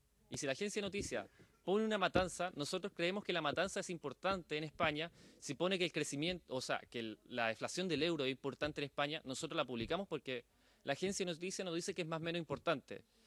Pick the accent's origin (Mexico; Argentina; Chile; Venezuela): Chile; Y yo como chileno tuve que comerme, mi orgullo es ser chileno